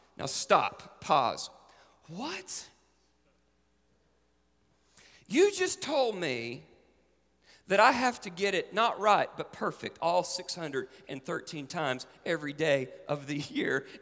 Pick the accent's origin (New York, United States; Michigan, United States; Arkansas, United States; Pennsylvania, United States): Arkansas, United States; Fort Smith; When I was growing up in Fort Smith, my pastor was Dr. James W. Bryant.